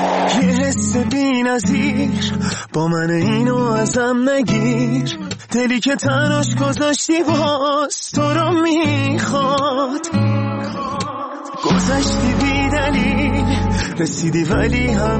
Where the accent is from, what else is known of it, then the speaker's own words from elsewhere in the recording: North, Iran; خودم شمالیم